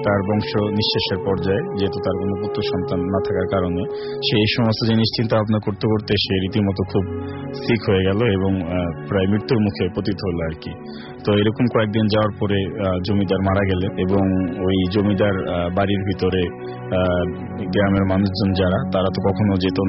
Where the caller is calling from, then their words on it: Dhaka, Dhaka Division, Bangladesh; আমি মিরপুর সেনপাড়া থেকে এসেছি।